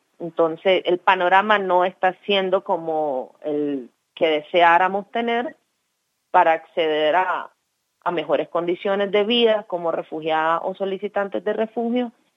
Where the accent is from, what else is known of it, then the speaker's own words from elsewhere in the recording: Nicaragua; moved away; somos nicaragüenses, tenemos un estatus que no nos permite involucrarnos en política interna